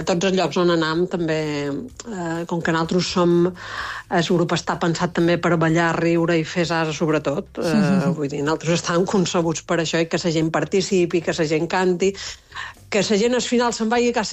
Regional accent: Formentera, Balearic Islands, Spain; som els quatre de Formentera

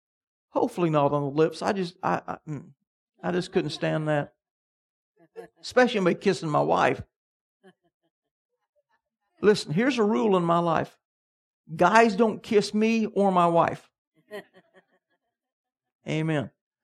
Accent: Kansas, United States; but I grew up in Kansas, which was wheat country.

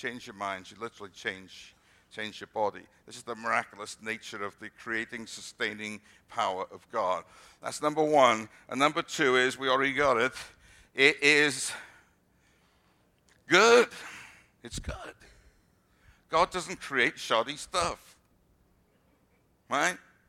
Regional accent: United Kingdom; now in United States; Remember when I came from Britain originally, we have large areas of brick.

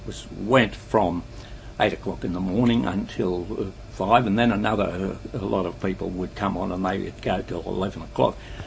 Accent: Ralston, New South Wales, Australia; born there; I was born in Ralston, New South Wales in 1919.

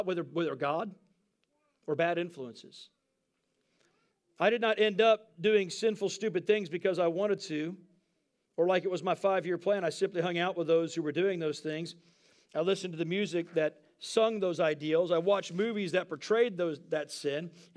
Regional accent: Texas, United States; That's amazing when you're recovering from the South. I'm from Texas.

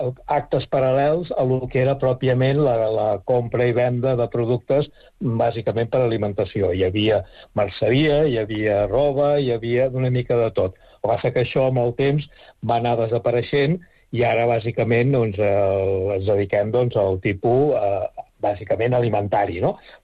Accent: Catalonia, Spain; born there; moved away as an adult; now in Menorca, Spain; Jo som menorquí nascut a Catalunya. Ho dic perquè des de l'any 87 estic a Menorca i jo vaig néixer el 52, o sigui que porto més anys aquí a Menorca que a Catalunya.

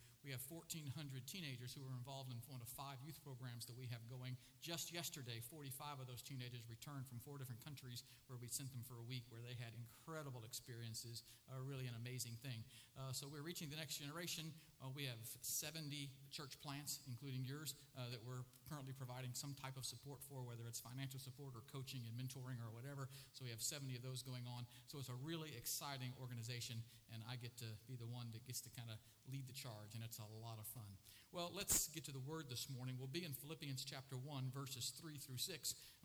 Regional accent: the South, United States; Well, maybe I am, but, you know, I'm from the South, so we started when we were 12.

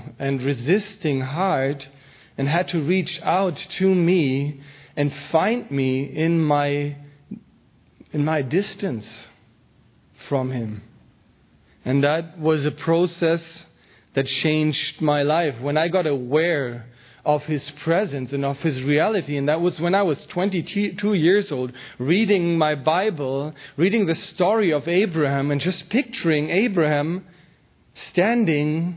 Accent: Minden, North Rhine-Westphalia, Germany; English is a second language; I'm from Germany, Minden. That's up north. It's a small town surrounded by other small towns, so the area is quite densely populated.

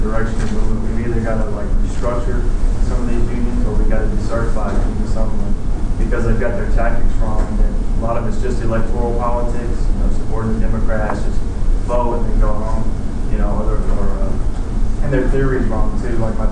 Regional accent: Nashville, Tennessee, United States; from Nashville.

